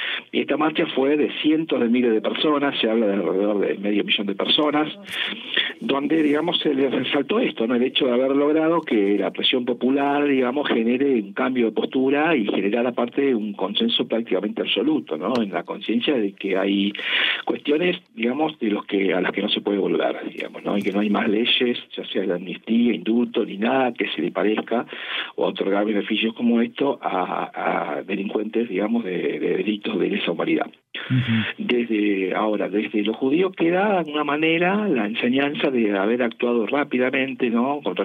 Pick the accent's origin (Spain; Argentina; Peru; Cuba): Argentina